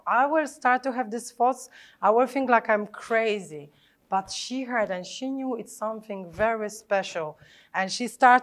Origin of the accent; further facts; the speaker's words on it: Poland; because I'm from Poland and you were just like, clever.